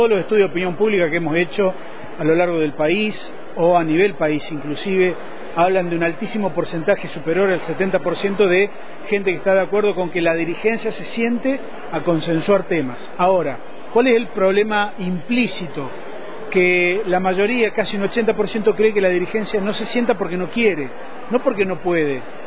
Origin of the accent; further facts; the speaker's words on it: Río Grande, Tierra del Fuego, Argentina; moved away as an adult; Mirá, hace 30 años yo salí de Río Grande, Tierra del Fuego, así que imagínate que me considero patagónico. He trabajado prácticamente en toda la Patagonia argentina.